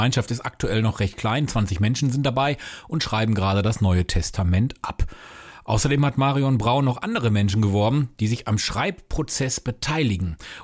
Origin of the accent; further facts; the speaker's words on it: Recklinghausen, North Rhine-Westphalia, Germany; Vor 3 Jahren hatte ich hier bei uns in meiner Heimatstadt in Recklinghausen